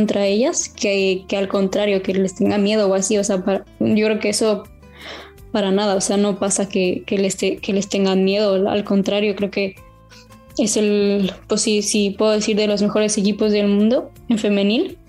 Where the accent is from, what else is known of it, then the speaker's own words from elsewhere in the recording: Mexico; now in Spain; soy de México, vengo a España